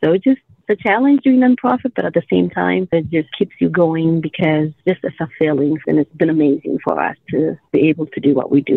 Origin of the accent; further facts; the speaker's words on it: Ethiopia; now in United States; I'm originally from Africa, Ethiopia.